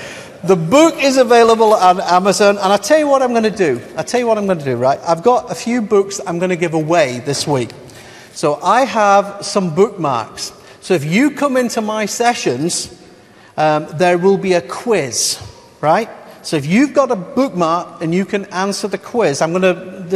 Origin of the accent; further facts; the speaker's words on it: Scotland, United Kingdom; You can tell I'm a Scot, right?